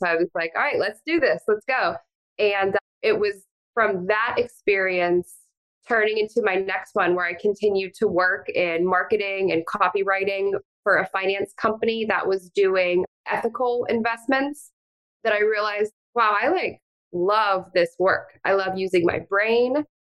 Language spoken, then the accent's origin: English; Pittsburgh, Pennsylvania, United States; I'm 42 years old. I grew up in Pittsburgh, very working class family, working class roots.